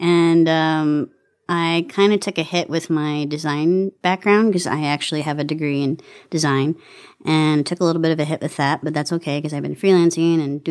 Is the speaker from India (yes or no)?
no; Saginaw, Michigan, United States; I am originally from a place called Saginaw, Michigan, and that is an hour and 40 minutes north of Detroit.